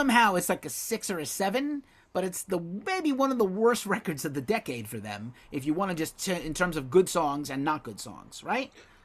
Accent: United States; Like, I don't need this, but like for me as American

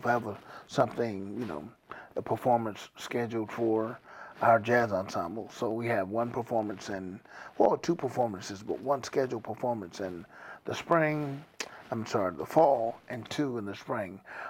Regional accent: Waynesboro, United States; And living, growing up in Waynesboro, in the country, well, we listened to her country music on the radio as well.

